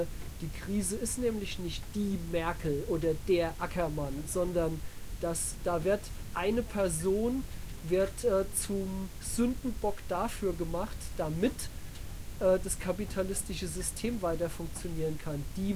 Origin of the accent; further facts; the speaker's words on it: Germany; Es ist aber nicht so, dass jetzt zum Beispiel ich als Deutscher in Griechenland ständig dumm angemacht werde